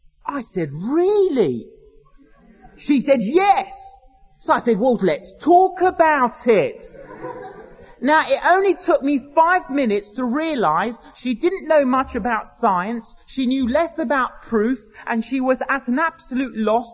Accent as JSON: {"language": "English", "town": "Edgware", "region": "London", "country": "United Kingdom", "tie": "born or raised there", "also_born_or_lived": "Cyprus", "said": "And then before that, I grew up in Edgware in North London. Before that, I lived in Cyprus as a child."}